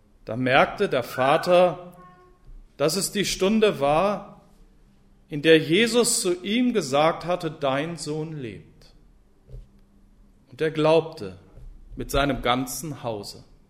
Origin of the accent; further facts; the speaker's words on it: Germany; den wir als Deutsche ja immer gerne wieder mal bemühen